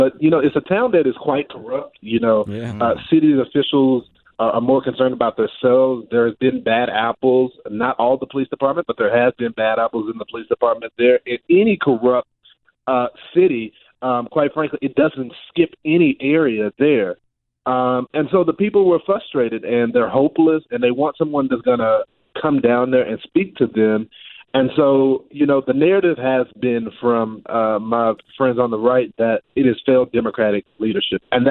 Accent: Texas, United States; everyone this week talked about Dayton and El Paso in my home state of Texas

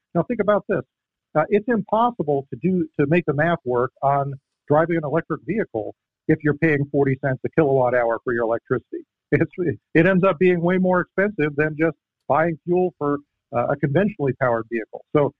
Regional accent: California, United States; I'll tell you, in my hometown, the electric provider just submitted a rate case with the California Public Utilities Commission to raise electric rates over 40 cents a kilowatt hour.

